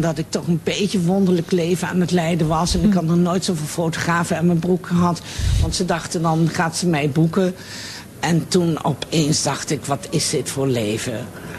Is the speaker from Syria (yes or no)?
no; Netherlands; accent: soft G; Want ik werd erg geplaagd met mijn zachte G.